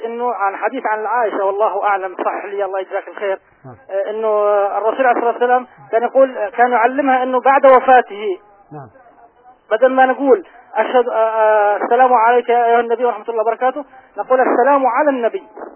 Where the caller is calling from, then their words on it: Saudi Arabia; انا اكلمك من السعوديه